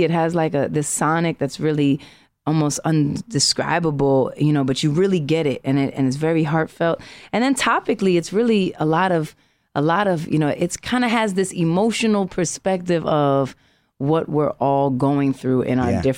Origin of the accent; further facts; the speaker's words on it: Harlem, New York, United States; But all of us together, three, one's from Brooklyn, one's from Bronx, I'm from Harlem, Lily's from like Virginia.